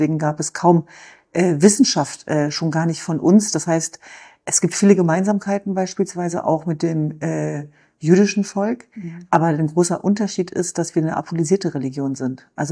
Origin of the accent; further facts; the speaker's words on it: Germany; Naja, ich bin Jesidin, ich bin Kurdin, ich bin Deutsche, ich bin Europäerin, ich bin Mensch.